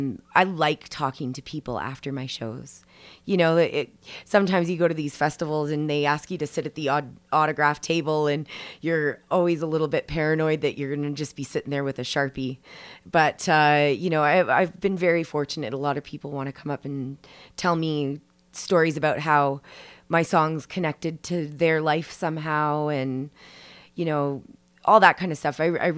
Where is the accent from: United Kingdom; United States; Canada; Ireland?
Canada; Lionshead, Ontario; I was born in Edmonton, and I grew up in Lionshead, Ontario. Little town, it's like a hamlet. I don't even know if you can call it a town. It's only 500 people. But yeah, I grew up there and went to school there.